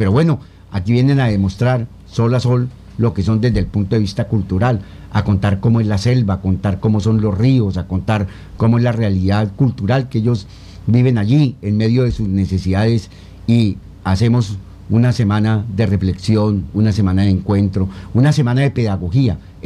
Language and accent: Spanish; Casanare, Colombia; Yo vengo del departamento de Casanare